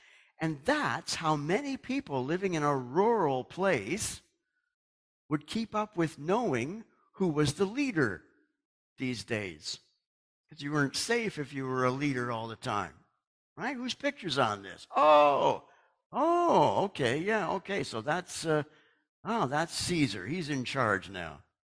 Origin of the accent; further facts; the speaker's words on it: Canada; born there; I'm a Canadian by birth, but my main citizenship now is